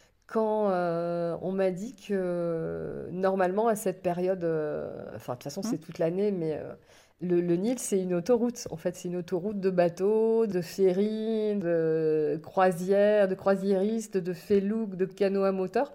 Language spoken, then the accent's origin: French; France; je suis française.